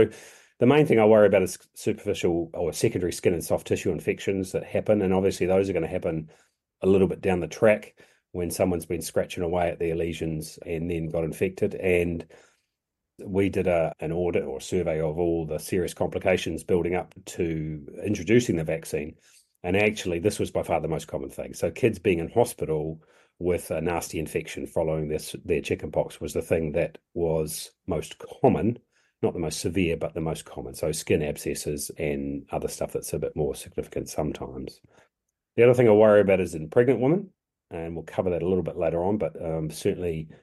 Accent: Otago, New Zealand; also born or lived in Darfield; now in Lincoln, New Zealand; I do consider myself not a townie. I went to school in South Otago and then at Darfield High School

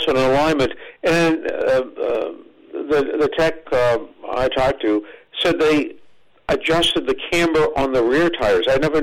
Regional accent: Quincy, United States; I grew up in Quincy

